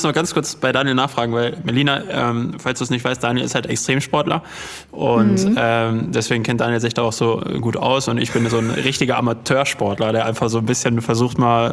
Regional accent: Dortmund, North Rhine-Westphalia, Germany; Also wir kommen ja aus Dortmund

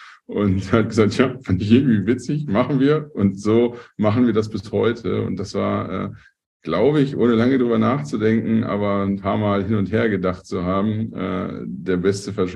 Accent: North Rhine-Westphalia, Germany; bei uns im Ruhrpott sagt man immer, die kochen auch nur mit Wasser.

